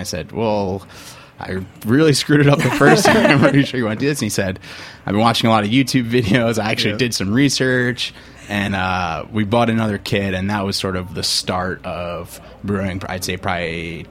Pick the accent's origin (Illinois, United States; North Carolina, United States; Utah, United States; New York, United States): New York, United States; Long Island; also born or lived in Ann Arbor, Michigan; So then Matt moved to, I'm from Long Island, Matt moved to Brooklyn after graduating college